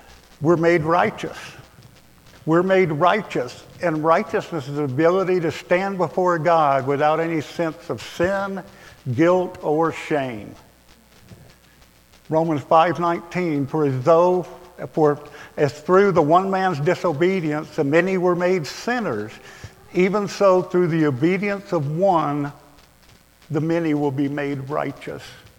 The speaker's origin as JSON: {"language": "English", "region": "Alabama", "country": "United States", "said": "because I guess I'm from Alabama, so I'm a little simple."}